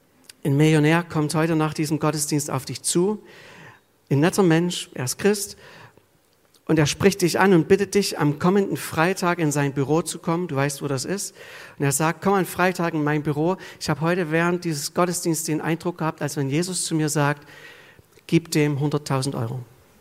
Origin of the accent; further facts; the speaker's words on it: Sosa, Saxony, Germany; In meinem Heimatort Sosa hat sich vor einiger Zeit mal ein Spitzenpolitiker angekündigt.